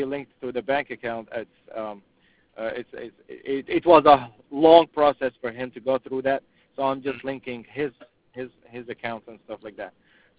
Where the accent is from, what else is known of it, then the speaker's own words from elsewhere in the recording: Sudan; English is a second language; I'm from Sudan, and most of my partners, they're Sudanese.